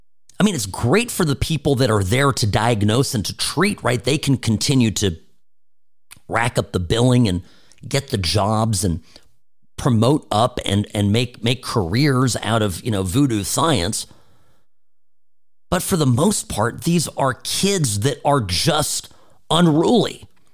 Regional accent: Irvine, California, United States; a lot, frankly, of my teachers growing up in Irvine Public Schools in California were nuts, okay?

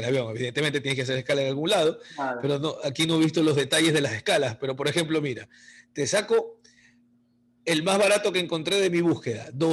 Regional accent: Ecuador; nosotros como ecuatorianos podemos viajar sin visa

